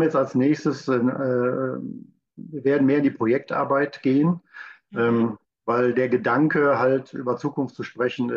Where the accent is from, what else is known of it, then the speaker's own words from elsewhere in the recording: Remscheid, North Rhine-Westphalia, Germany; Wir haben in Remscheid, ich komme aus Remscheid, haben so einen kleinen Coworking-Space